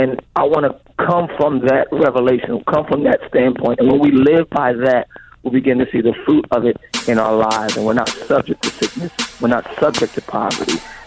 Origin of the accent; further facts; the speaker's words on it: New Jersey, United States; I'm from New Jersey. I'm sick of the cold. I'm sick of the snow.